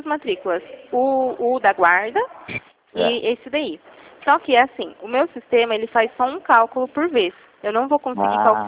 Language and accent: Portuguese; Jundiaí, São Paulo, Brazil; Eu sou de Jundiaí.